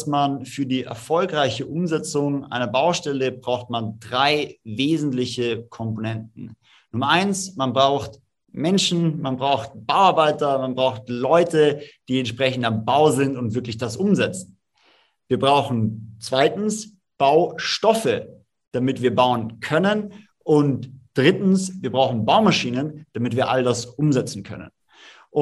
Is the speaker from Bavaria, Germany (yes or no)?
yes; Munich, Bavaria, Germany; also born or lived in Tyrol, Austria; komme ursprünglich aus Tirol, wie auch mein Bruder, der Mitgründer von Clarks ist. Wir sind dann im Münchner Süden aufgewachsen, haben in Innsbruck beide zusammen studiert